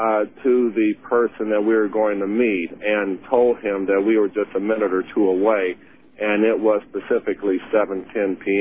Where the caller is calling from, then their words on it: Mesa, Arizona, United States; I'm calling from Mesa, Arizona.